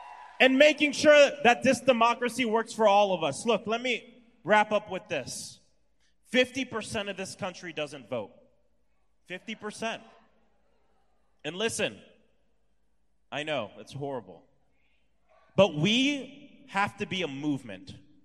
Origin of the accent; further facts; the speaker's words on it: Florida, United States; but because in my home state, many of us have been engaged in a hard fight.